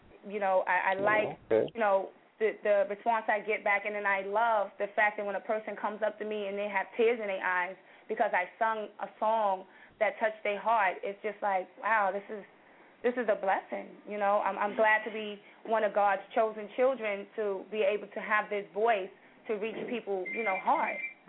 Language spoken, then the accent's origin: English; New York City, New York, United States; living in Harlem, which is where I come from East River to 132nd and Madison, Lincoln, you know, now I'm up here in the Polo Grounds.